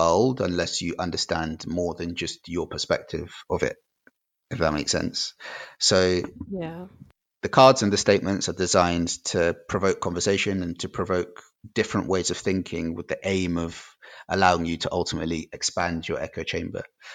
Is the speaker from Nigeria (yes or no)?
yes; Nigeria; So I'm from Nigeria